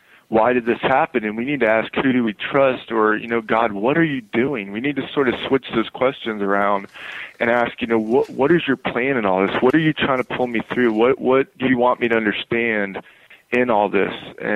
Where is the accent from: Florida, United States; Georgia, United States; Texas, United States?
Florida, United States; Panama City Beach; I'm a Florida native. I've been born and raised in Florida all my life. I grew up in Panama City Beach, Florida.